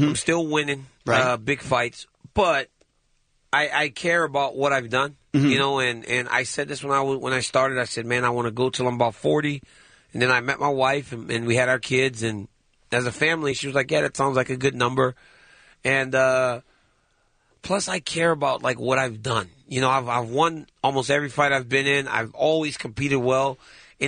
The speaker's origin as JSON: {"language": "English", "region": "Louisiana", "country": "United States", "said": "I'm from Louisiana, man. Like, my whole life, they've given me rice."}